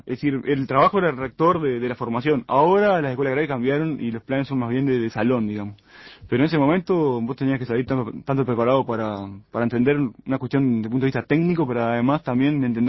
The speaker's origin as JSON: {"language": "Spanish", "region": "Montevideo", "country": "Uruguay", "said": "siendo montevideano y estando en ese contexto cultural tan diferente, bueno, decir que era de Montevideo era como una cosa, era una ofensa casi."}